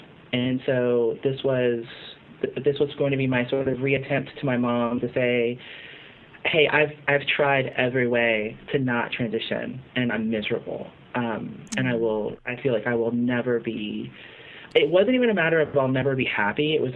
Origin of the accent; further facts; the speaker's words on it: Arkansas, United States; also born or lived in Philippines; I grew up in the Philippines and the South, a military family. But I did most of my growing up actually in Arkansas. And my mom's family is from Arkansas.